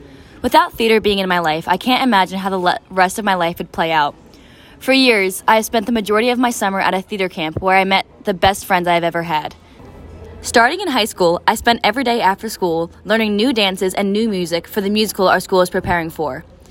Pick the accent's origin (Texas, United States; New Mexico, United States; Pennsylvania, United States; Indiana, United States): Pennsylvania, United States; Garnet Valley; I grew up in Garnet Valley